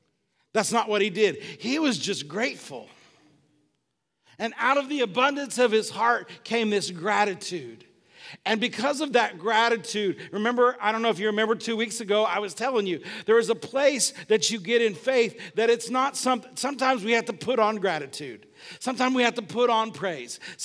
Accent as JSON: {"language": "English", "region": "the South", "country": "United States", "said": "come on, y'all, we're from the South."}